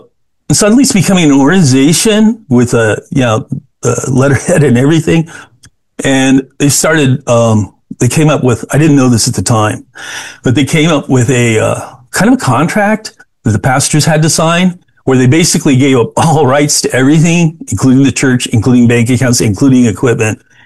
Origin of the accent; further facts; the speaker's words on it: United States; moved away as an adult; now in Netherlands; I'm an American. I spent 20 years in the Army. I got out in the Netherlands. And I've been living here since 96, actually.